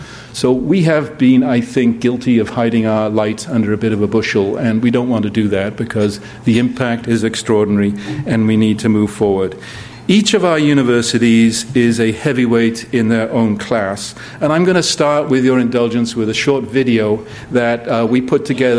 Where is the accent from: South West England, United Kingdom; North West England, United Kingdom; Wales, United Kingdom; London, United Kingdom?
Wales, United Kingdom; now in United States; I grew up in Wales.